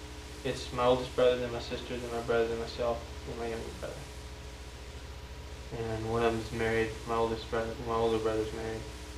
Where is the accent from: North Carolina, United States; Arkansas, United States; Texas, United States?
Texas, United States; Pampa; born there; No. I was born in Pampa. It's up in the Panhandle.